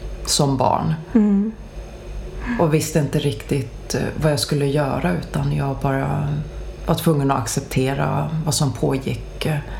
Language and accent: Swedish; Tyresö, Stockholm County, Sweden; also born or lived in London, United Kingdom; Afrika, Finland, född och uppväxt i Sverige, i Tyresö.